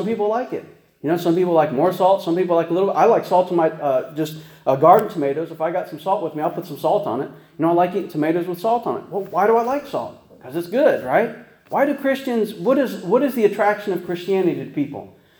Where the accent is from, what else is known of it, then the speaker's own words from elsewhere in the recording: Ohio, United States; I'm from Ohio, and I never heard of anybody putting salt on watermelon.